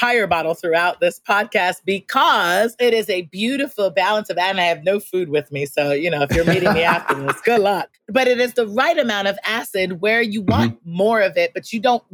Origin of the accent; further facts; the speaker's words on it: New York, United States; Yo, I'm from New York.